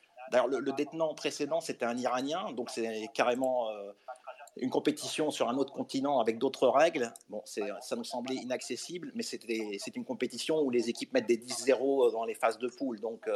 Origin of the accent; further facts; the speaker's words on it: Lyon, Auvergne-Rhône-Alpes, France; moi en tant que Lyonnais